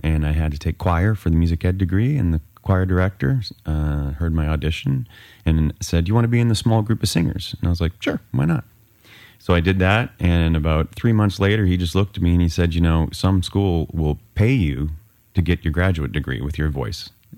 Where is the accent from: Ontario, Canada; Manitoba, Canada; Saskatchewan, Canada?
Saskatchewan, Canada; Estevan; Well, I'm from Estevan, Saskatchewan, Canada. And my parents made it in rural Saskatchewan.